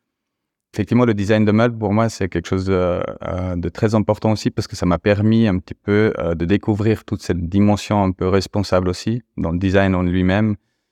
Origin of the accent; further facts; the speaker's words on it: Ticino, Switzerland; moi, j'ai grandi au Tessin, dans les Alpes tessinoises, dans cette petite vallée très sauvage, la vallée d'Ansernone.